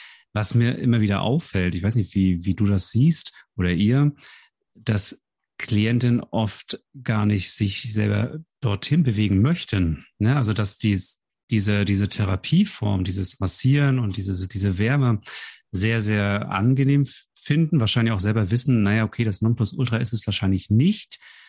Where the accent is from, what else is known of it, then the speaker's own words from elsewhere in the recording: Northern Germany, Germany; Also ich fühle mich da nicht wirklich angesprochen als Norddeutscher